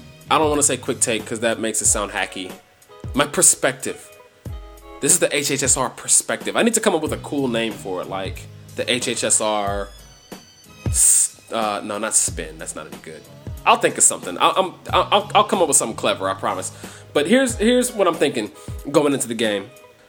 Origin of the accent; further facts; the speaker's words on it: Ohio, United States; especially growing up in Ohio. Everybody supports Ohio State there.